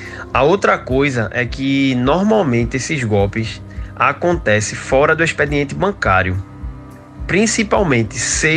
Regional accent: Recife, Pernambuco, Brazil; nós somos da daqui de Recife

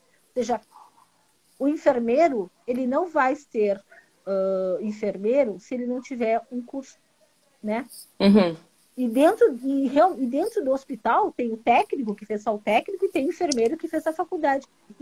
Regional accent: Uruguay; Eu sou uruguaia, filha de espanhóis. Tenho duas nacionalidades, a espanhola, a uruguaia e a brasileira.

